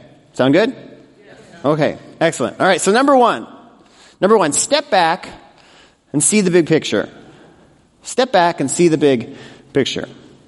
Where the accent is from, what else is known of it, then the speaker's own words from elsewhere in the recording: Colorado, United States; now in Northbrook, United States; If you're new to Northbrook, I grew up in Colorado. I'm a huge Broncos fan.